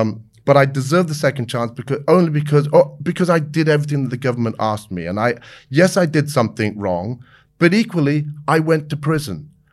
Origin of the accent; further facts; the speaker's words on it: United Kingdom; no, I'm British.